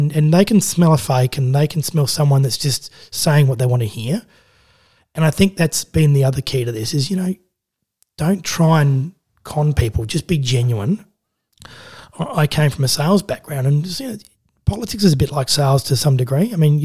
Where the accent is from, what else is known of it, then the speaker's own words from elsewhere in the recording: Adelaide, South Australia, Australia; I grew up in Adelaide, so most of the kids I went to school